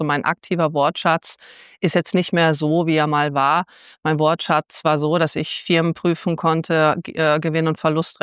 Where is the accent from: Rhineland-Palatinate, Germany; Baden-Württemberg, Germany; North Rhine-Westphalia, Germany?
North Rhine-Westphalia, Germany; Harsewinkel; also born or lived in Gütersloh; Es ist tatsächlich mein Geburtsort. Ich komme aus Gütersloh. Ich bin aufgewachsen in Harsewinkel.